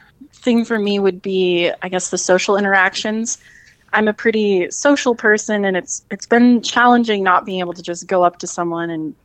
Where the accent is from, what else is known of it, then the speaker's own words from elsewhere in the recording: Missoula, Montana, United States; now in Bozeman, United States; I am from Montana. I am originally from Missoula. I am fully a Bozeman woman now.